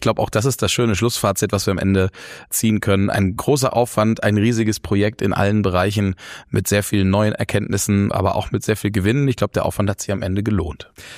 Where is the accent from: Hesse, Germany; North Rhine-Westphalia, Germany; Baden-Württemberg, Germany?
Baden-Württemberg, Germany; Mannheim; als Mannheimer